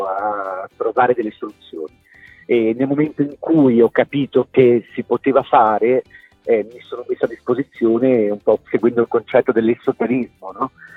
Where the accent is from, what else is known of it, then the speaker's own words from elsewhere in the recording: Genoa, Liguria, Italy; moved away as an adult; io a 20 anni sono scappato da Genova per fare il ballerino